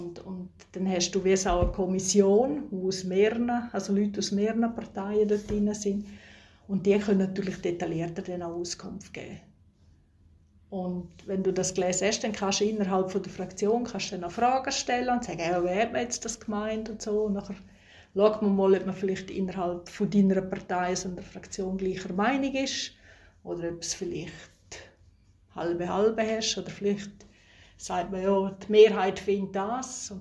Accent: Graubünden, Switzerland; ich komme jetzt aus Nordbünden

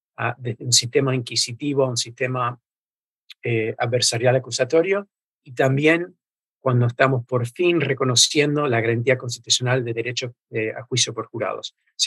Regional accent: United States; Yo nací, viví siempre en Estados Unidos

